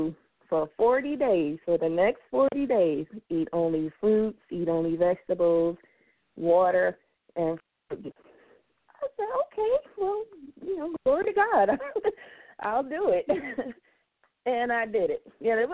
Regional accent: Philadelphia, Pennsylvania, United States; So, you know, Philly is my hometown. I'm still here.

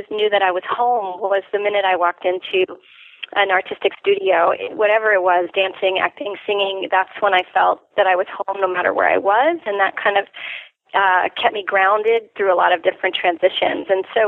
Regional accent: Tehran, Tehran Province, Iran; Yes, I was born in Tehran, Iran. My parents were working there as archaeologists. So my father is Scottish and my mother's Israeli, and they were both doing a lot of digging in Iran on dig sites. So I grew up in the British Institute in Tehran

